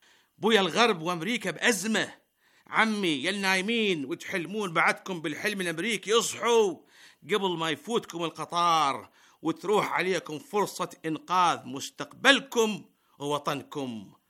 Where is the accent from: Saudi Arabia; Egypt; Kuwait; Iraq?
Iraq; يا جماعة الخير، ترى بلدنا العراق اليوم مغمى عليه بقسم الطوارئ والله